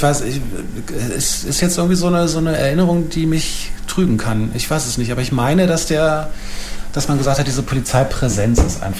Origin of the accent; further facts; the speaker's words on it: Berlin, Germany; Ach nee, als Berliner sagt man ja nicht nämlich, sondern nämlich.